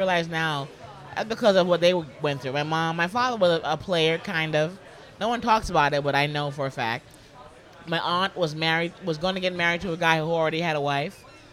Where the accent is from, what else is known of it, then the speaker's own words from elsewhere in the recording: Bronx, New York, United States; moved away as an adult; now in Los Angeles, United States; Born and raised in the Bronx.